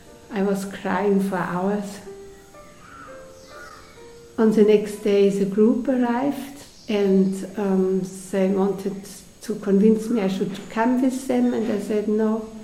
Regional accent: Munich, Bavaria, Germany; and I'm coming from Munich, there are also mountains, what should be special on the Himalaya

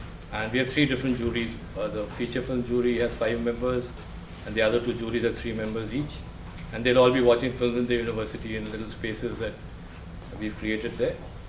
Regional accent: Delhi, India; As you're all aware that this is the first edition of the festival, and we are all from Delhi. The core team of the festival is from Delhi

